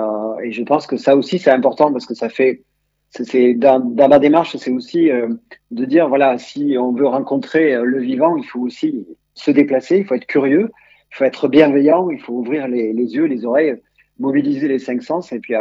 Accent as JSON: {"language": "French", "town": "Verfeil", "region": "Occitanie", "country": "France", "said": "je suis originaire de Verfeil-sur-Seille, qui est un village de Cordes"}